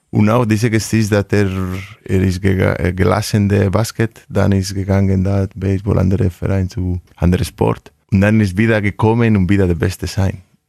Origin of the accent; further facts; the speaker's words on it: La Rioja, Spain; German is a second language; Ja, ich komme aus der Region, ich komme aus Rioja.